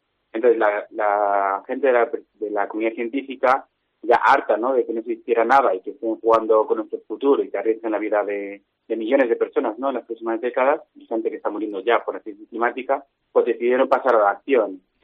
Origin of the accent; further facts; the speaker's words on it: Segovia, Castile and León, Spain; yo soy de Segovia